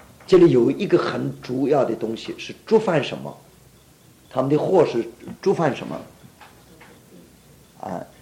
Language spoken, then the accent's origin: Chinese; China; 所以我们中国人呢，这个讣告的时候父亲死了，这个讣文怎么写啊？